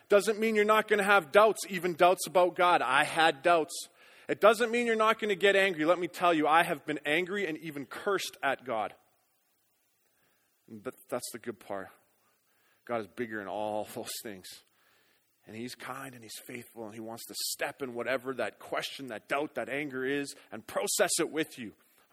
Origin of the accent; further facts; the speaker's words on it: Lloydminster, Canada; I ended up interviewing at Lloydminster, which was my hometown in the early winter months of 2005.